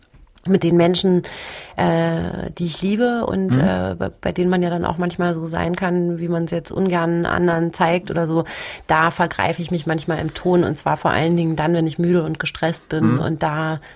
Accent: Germany; klar ein deutsches Mädchen, finde ich. Und bin hier groß geworden und würde auch sagen, Deutsch ist meine Muttersprache, weil es einfach die Sprache ist, in der ich am meisten zu Hause bin.

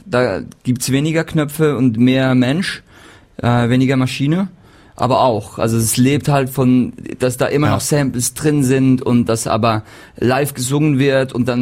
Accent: Switzerland; Ja, es ist halt, wo ich herkomme, wo ich immer noch bin, die meiste Zeit, wenn ich nicht gerade unterwegs bin.

